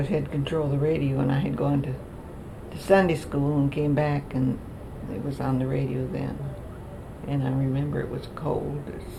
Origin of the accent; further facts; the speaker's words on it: Galesville, Wisconsin, United States; I was born in Galesville, Wisconsin. Mm-hmm. Grew up in Galesville, Wisconsin.